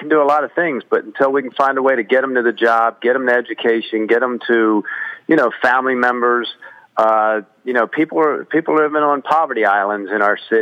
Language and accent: English; Catonsville, Maryland, United States; born and raised in Catonsville, literally in a townhouse in an area called Medwick Garth, and I lived about 12 houses from the Baltimore city line.